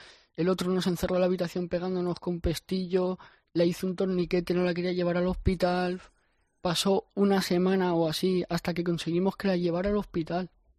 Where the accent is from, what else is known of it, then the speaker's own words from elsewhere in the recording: Valencia, Valencian Community, Spain; Sí, me lo puse porque soy valenciano y ahí se dice mucho Nano, Tete, y sí.